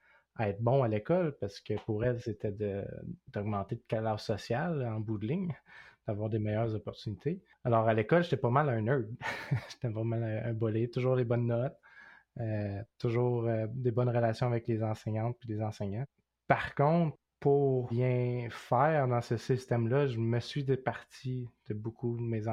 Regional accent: Quebec, Canada; que je suis Québécois aussi. Autant j'ai développé aussi une fierté de plus en plus. Puis une compréhension par rapport à mon héritage Mi'kmaq.

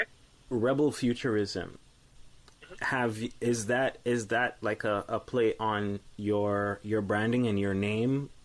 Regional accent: Jamaica; moved away; Because when I came up from Jamaica and I went to Dawson, because I also went to Dawson

